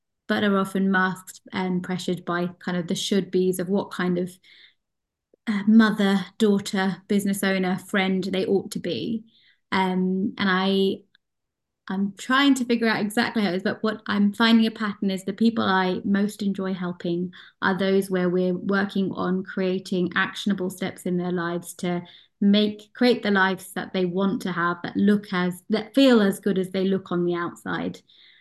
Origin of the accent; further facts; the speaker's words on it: United Kingdom; now in Copenhagen, Denmark; I think as a British Asian woman, I have felt a number of additional kind of should be statements of what I think I should be. But as I'm starting to coach, bear in mind I'm based in Copenhagen